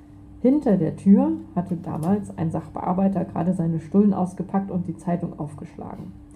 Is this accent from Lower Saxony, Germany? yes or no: no; Berlin, Germany; im Künstlerhaus Bethanien am Marianenplatz in Berlin-Kreuzberg untergebracht, also da, wo ich herkomme.